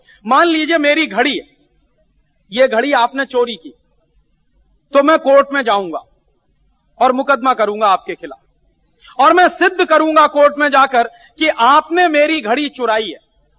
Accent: Allahabad, Uttar Pradesh, India; मेरे शहर में एक बहुत बड़े डॉक्टर हैं इलाहाबाद में

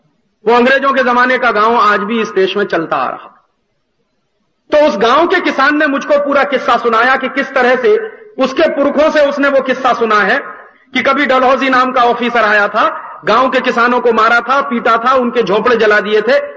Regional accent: Uttar Pradesh, India; मैं जिस प्रदेश का रहने वाला हूं, उत्तर प्रदेश

